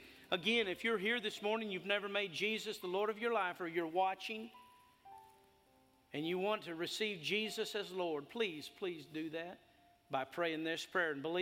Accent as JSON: {"language": "English", "region": "New Mexico", "country": "United States", "said": "I was from New Mexico, yeah."}